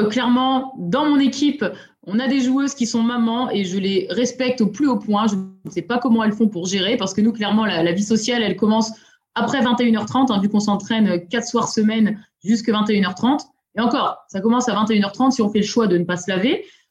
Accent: northern France, France; moi je viens du nord de la France, c'est pas une région où le rugby est le sport national.

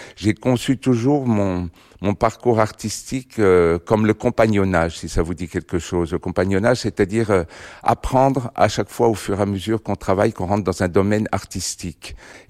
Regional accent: Sainte-Colombe-sur-Seine, Bourgogne-Franche-Comté, France; born there; Je suis né à Sainte-Colombe-sur-Seine, j'ai jamais vécu en ville

